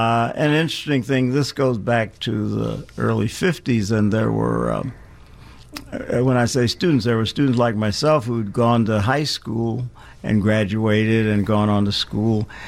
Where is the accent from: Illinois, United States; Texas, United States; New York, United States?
Illinois, United States; Chicago; I grew up in Chicago, Woodlawn, Englewood.